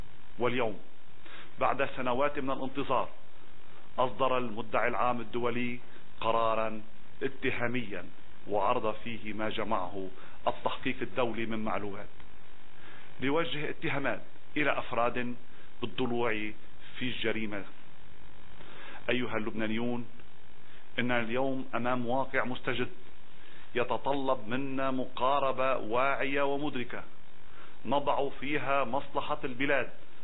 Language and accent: Arabic; Lebanon